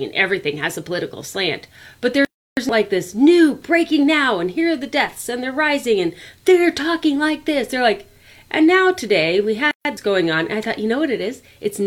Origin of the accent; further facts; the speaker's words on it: United States; as an American watching a German parliament meeting